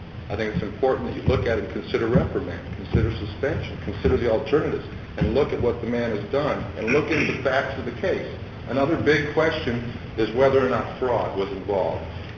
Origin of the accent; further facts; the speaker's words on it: Garland, Texas, United States; I'm from Garland, just east of Dallas.